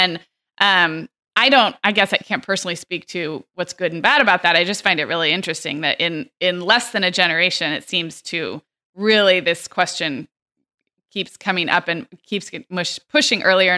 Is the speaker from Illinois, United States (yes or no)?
no; California, United States; When I was growing up in California, it was December 1st